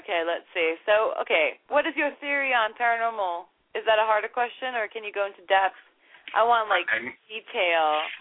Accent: Florida, United States; Yeah, I would love to walk around naked, but I'm from Florida.

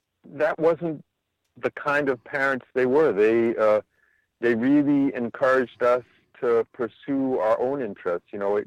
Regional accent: Boston, Massachusetts, United States; I was born in Boston.

